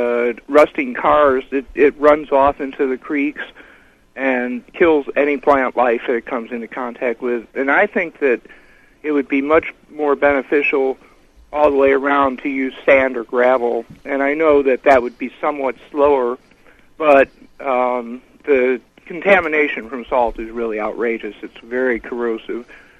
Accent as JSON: {"language": "English", "region": "Midwest", "country": "United States", "said": "I came from the Midwest"}